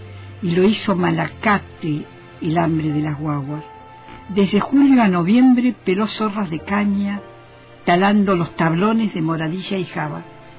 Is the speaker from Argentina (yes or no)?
yes; Argentina; Hasta rogué encontrarlo para pedirle perdón, como argentina.